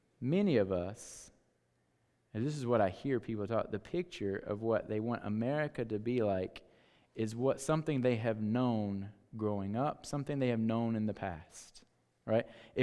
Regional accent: Kannapolis, North Carolina, United States; my experience as an American growing up in Kannapolis, North Carolina

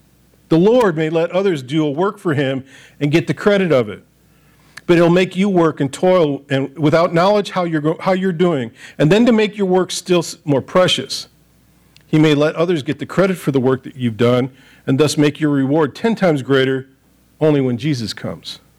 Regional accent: Royal Oak, Michigan, United States; I go back to my hometown of Michigan, and the kids know we do this. I drive down Royal Oak

